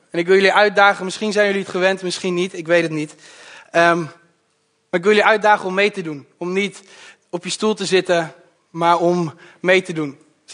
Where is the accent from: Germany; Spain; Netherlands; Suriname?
Netherlands; Ede, Gelderland; Ik ben 22 jaar. Ik kom uit Ede.